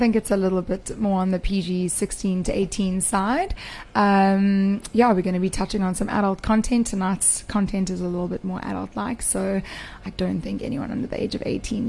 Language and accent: English; Eastern Cape, South Africa; now in Durban, South Africa; So I've been here for about 7 years. I moved here from, originally from the Eastern Cape, but I moved here from Cape Town.